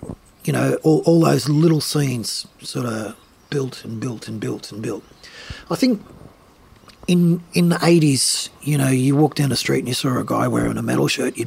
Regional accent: Seven Hills, New South Wales, Australia; born there; which I was born in Seven Hills.

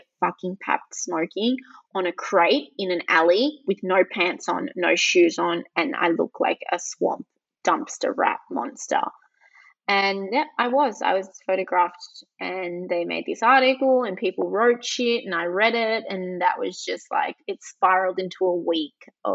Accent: Albury Wodonga, Australia; English is a second language; when I started school, I couldn't speak English and I was this outcast. I grew up in Albury Wodonga, so I was literally the only

